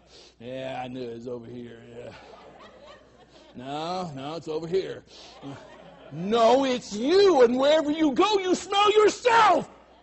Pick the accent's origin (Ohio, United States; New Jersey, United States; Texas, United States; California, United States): Texas, United States; Marble Falls; also born or lived in Arkansas / Oregon; Now, I grew up on a ranch. I grew up on ranches in Arkansas, Oregon, and ended up outside of Marble Falls, Texas. In the 50s and 60s.